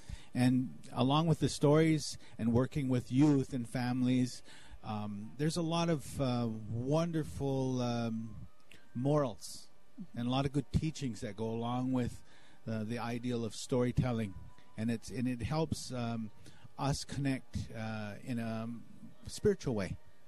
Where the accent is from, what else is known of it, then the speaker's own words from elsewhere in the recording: North Dakota, United States; I'm originally from North Dakota, and of course, North Dakota is really a really cold place right now